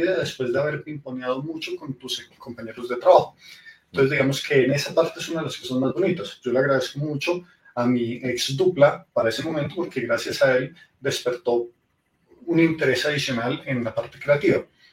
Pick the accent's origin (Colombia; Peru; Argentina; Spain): Colombia; Cali, Valle del Cauca; now in Bogotá, Colombia; me dieron la oportunidad de trabajar en una agencia en Bogotá. Me vine de Cali para Bogotá, sin dudarlo.